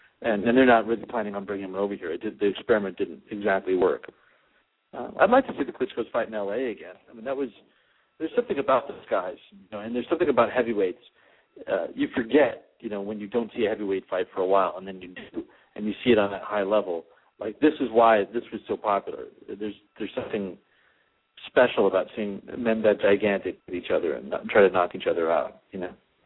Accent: United States; You know, we're so American-centric.

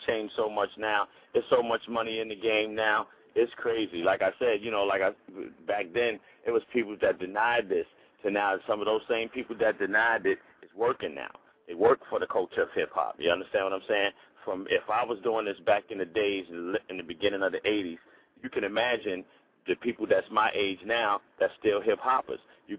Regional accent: Bronx, New York, United States; I'm from the Bronx, where it all started.

